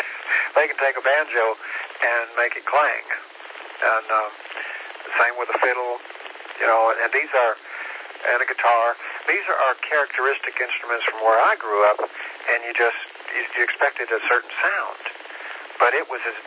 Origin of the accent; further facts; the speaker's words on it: Tennessee, United States; There's a Greenville in Tennessee. I'm originally from Tennessee.